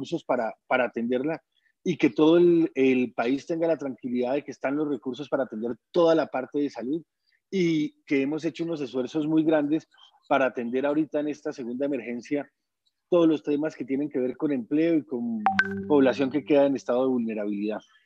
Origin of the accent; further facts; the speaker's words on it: Colombia; nosotros como colombianos hemos hecho el mayor esfuerzo en atenderla